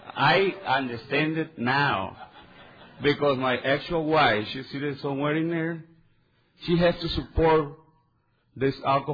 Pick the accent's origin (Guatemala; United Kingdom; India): Guatemala; now in United States; When I came from Guatemala, I had a girlfriend that I didn't know that she was pregnant.